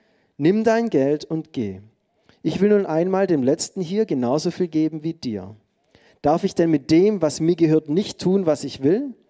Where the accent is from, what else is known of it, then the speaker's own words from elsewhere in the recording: Baden-Württemberg, Germany; Ich bin Schwabe, auch stolzer Schwabe und ich werde für hier immer ein Reingeschmeckter sein.